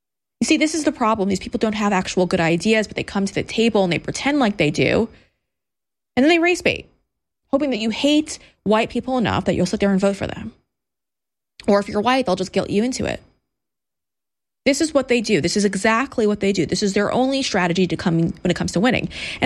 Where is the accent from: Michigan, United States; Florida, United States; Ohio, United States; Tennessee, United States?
Florida, United States; I mean, I came from Florida. Cubans understood what our issues were.